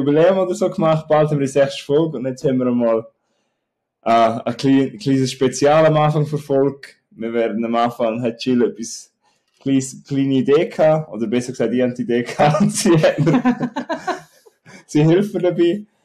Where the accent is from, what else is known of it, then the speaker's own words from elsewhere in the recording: Thurgau, Switzerland; Wir sind ja Schweizer und Thurgau